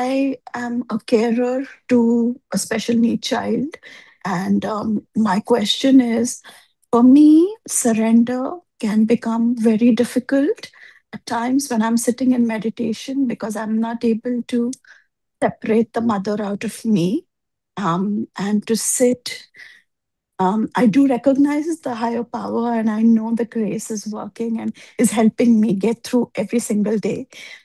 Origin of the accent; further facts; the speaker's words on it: London, United Kingdom; Hello. I'm from London